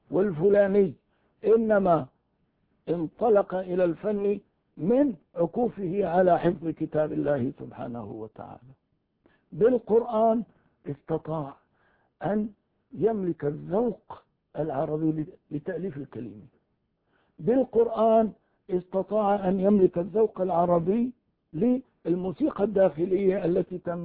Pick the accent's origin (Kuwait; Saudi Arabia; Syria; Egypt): Syria; Damascus, Damascus Governorate; first language Kurdish; Arabic is a second language; ولدت من أبوين أعجميين، أنا كردي الأصل، وقد رحل والدي إلى هذه الشام المباركة، إلى دمشق هذه، وأنا لا أعلم إلا اللغة الكردية، ووالداي أيضا لا يتقنان إلا اللغة الكردية،